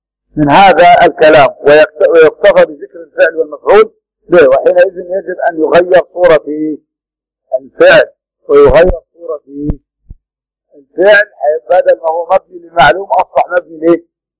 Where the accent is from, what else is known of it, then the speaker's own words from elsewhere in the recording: Sohag, Upper Egypt, Egypt; وكان في الصعيد عندنا في سوهاج